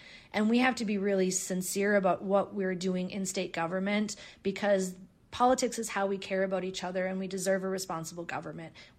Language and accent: English; Minnesota, United States; I come from generations before me who were raised here. And what I know about being a Minnesotan is taking care of each other, being kind to each other.